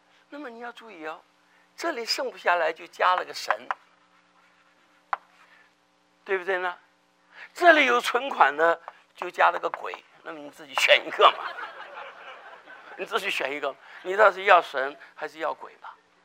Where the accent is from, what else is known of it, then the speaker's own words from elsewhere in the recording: China; 所以我们中国人才有这个话：士可杀不可辱啊